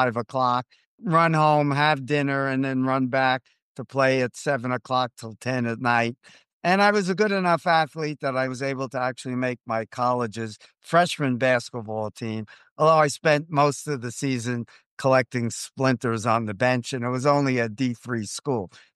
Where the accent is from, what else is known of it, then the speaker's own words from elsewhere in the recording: New York City, New York, United States; And this story begins with my background as a kid growing up in New York City.